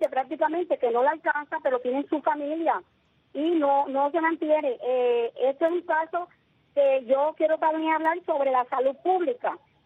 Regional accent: Palma Soriano, Santiago de Cuba, Cuba; Es una preocupación como ciudadana cubana y palmera la situación que se está enfrentando

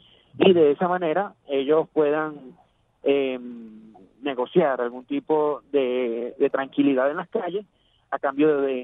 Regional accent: Venezuela; Somos todos aquellos venezolanos

